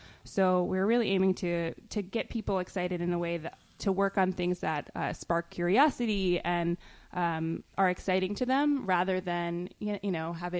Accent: Hudson, New York, United States; Yeah, so I grew up in Hudson in the 80s and 90s. It was very different at that time than it is now

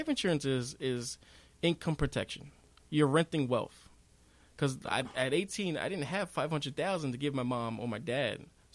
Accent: New York City, New York, United States; now in Hudson, United States; I've been living in Hudson since 07, but originally from New York City, Far Rockaway, New York.

